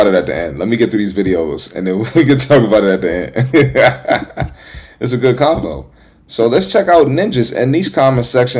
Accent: Jamaica; I'm Jamaican and I'm offended. Dance hall queens do not look like this.

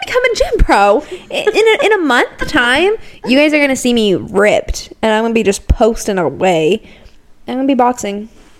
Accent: Arkansas, United States; I went to the local Mexican restaurant in my pajamas because I'm from Arkansas. That's how I was raised.

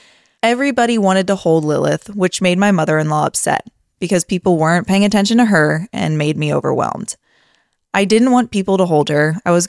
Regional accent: Western Canada, Canada; now in Hanover, Germany; I'm Western Canadian, while he is from Germany.

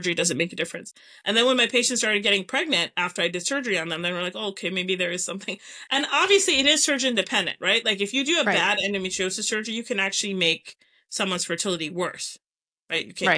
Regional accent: Canada; So to me, again, I grew up in Canada. I'm a Canadian. All of the training I'm talking about I had was mostly in Canada.

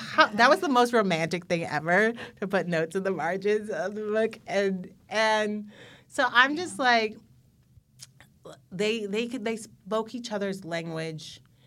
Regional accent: Chicago, Illinois, United States; even though he was from Chicago, which is my hometown, like he was very small town minded, in my opinion.

